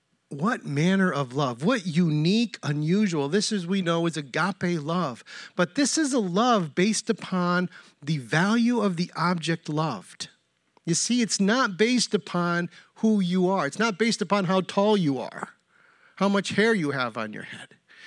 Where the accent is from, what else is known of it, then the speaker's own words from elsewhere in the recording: New York, United States; And sometimes I tell them, no, I'm from the state of New York.